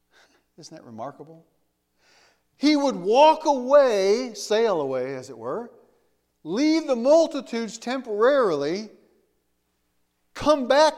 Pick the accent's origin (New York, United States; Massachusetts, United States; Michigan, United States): Michigan, United States; And I grew up in Michigan, in a small little town in Michigan, out in the middle of nowhere, a town of 500 people.